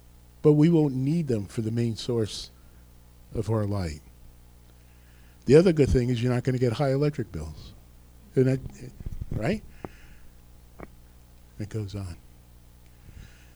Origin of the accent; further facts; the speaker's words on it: New Jersey, United States; I was raised on the Passaic River. You could have walked through it.